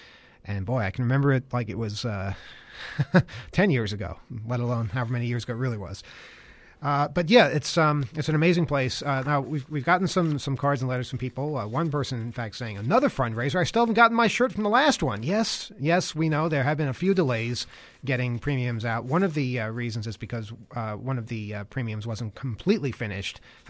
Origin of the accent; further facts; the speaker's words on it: United States; I'm an American. I don't understand that.